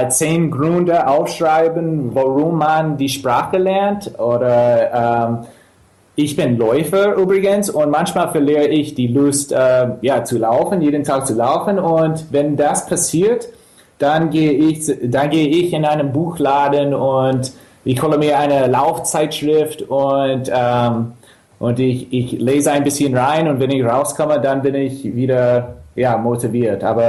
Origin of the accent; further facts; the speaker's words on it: Chicago, Illinois, United States; German is a second language; in Chicago, ich komme aus Chicago, und da gibt es Stammtische, wo man sich mit anderen auf Deutsch unterhalten kann